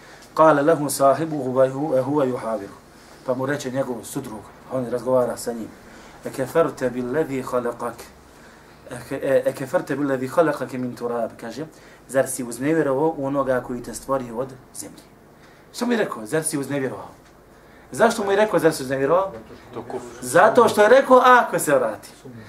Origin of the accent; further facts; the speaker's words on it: Bosnia & Herzegovina; I bojim se da je ovo stanje dosta naših bošnjaka, muslimana, kod nas u Bosni i Hercegovini.